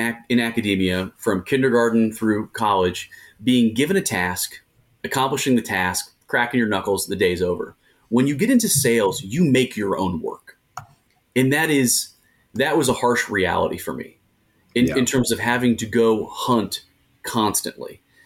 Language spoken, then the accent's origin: English; Cincinnati, Ohio, United States; I'm from Cincinnati, Ohio, originally.